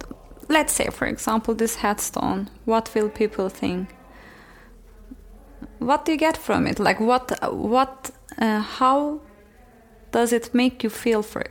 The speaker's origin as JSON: {"language": "English", "country": "Turkey", "tie": "born or raised there", "second_language": "English", "said": "I was raised in Turkey. Obviously, as a Turkish girl in a small town, and my family was really, really, is still really conservative and religious. So apart from Islamic roots that I was like being raised"}